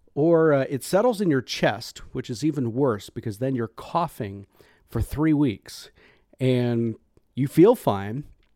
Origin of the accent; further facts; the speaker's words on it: Florida, United States; And growing up in Florida in the summer, your yard has to be mowed every week.